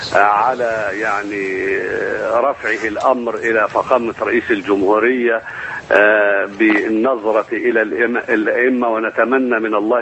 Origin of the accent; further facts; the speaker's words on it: Egypt; ونحن جميعا أبناء مصر، نحن جميعا من أصل واحد، المسلم والمسيحي الكل كان قبطيا